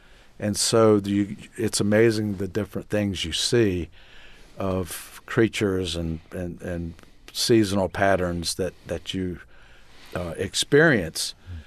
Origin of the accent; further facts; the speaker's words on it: Hilton Head Island, South Carolina, United States; growing up on Hilton Head, my heroes as far as art went were some illustrators that had moved there from New York